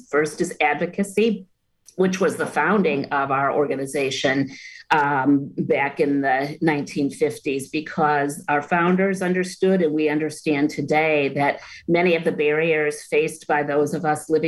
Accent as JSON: {"language": "English", "town": "Washington Island", "region": "Wisconsin", "country": "United States", "tie": "born or raised there", "lives_now": "Madison, United States", "said": "I grew up on Washington Island, yep, and left in 1981 to start my adult life here in Madison as a freshman at the UW"}